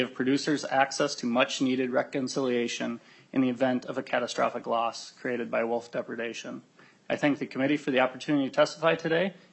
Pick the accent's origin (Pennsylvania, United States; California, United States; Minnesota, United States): Minnesota, United States; I'm from Cass County and serve on the Minnesota Farm Bureau Board of Directors.